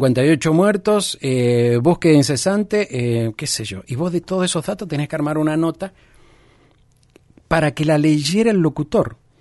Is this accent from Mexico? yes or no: no; Mendoza, Argentina; porque soy mendocino.